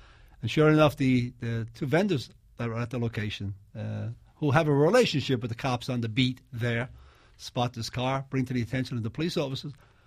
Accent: Dublin, Leinster, Ireland; now in New York, United States; I'm from Dublin, Ireland.

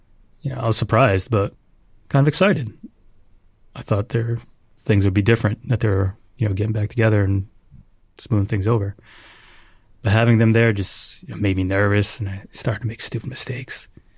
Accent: Bradley Gardens, New Jersey, United States; I grew up in Bradley Gardens. It's part of the greater Bridgewater, Raritan area.

